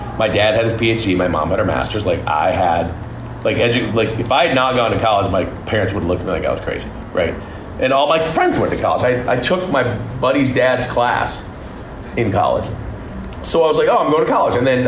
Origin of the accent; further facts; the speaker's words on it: Michigan, United States; So I grew up in Michigan. Mm-hmm. I grew up in my hometown out of Michigan.